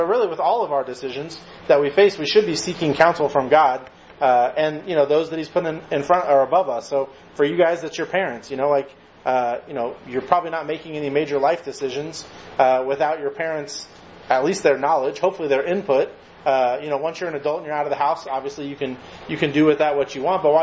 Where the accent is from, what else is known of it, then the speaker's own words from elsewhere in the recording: United States; I also like the rights that I have as an American and the freedoms that we enjoy.